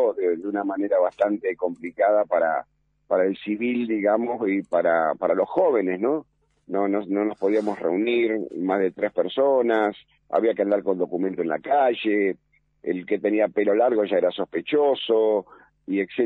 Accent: Buenos Aires, Argentina; Soy porteño y mi padre tucumano.

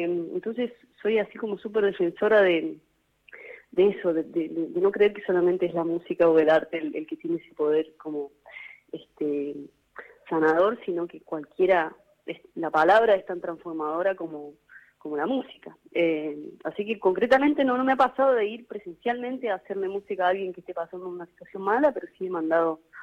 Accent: Unquillo, Córdoba, Argentina; now in Buenos Aires, Argentina; ahora en Medrano y Corrientes de vuelta, pero soy de Unquillo, soy del campo, y me tocó volver ahí con la pandemia, lugar del que había huido siempre

